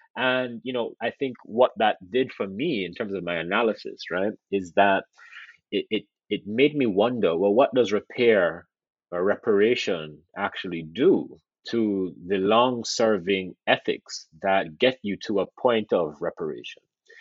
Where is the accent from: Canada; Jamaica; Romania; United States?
Jamaica; although I'm Jamaican and so forth.